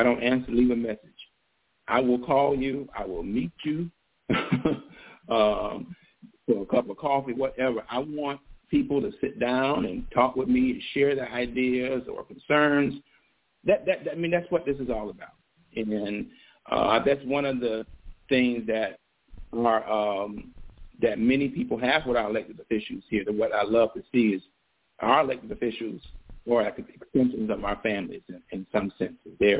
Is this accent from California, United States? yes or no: no; Riviera Beach, Florida, United States; So I grew up in West Palm Beach. I grew up here in Riviera Beach. So I'm homegrown. I'm homegrown. I know the community.